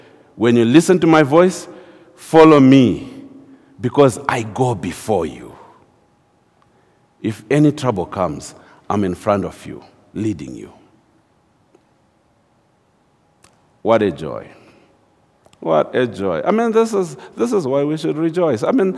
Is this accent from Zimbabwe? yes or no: yes; Zimbabwe; The circumstances, you know, I come from Zimbabwe. Those of you who follow the new world news and understand, we are the one country where we never get old in Zimbabwe.